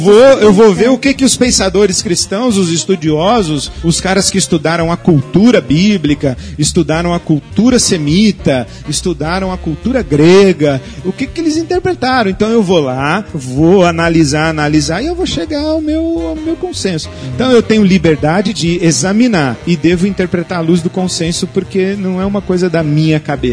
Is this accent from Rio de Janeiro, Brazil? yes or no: yes; Rio de Janeiro, Brazil; now in São Paulo, Brazil; Comi muito na infância, porque eu fui criado no Rio de Janeiro, e aqui em São Paulo não tem tanto